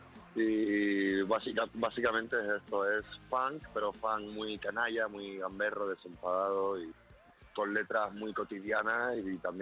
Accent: Canary Islands, Spain; Pues mira, somos tres personas de Gran Canaria.

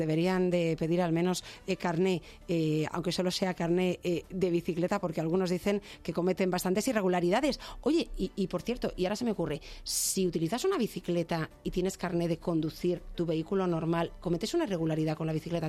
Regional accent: Madrid, Community of Madrid, Spain; como somos de Madrid

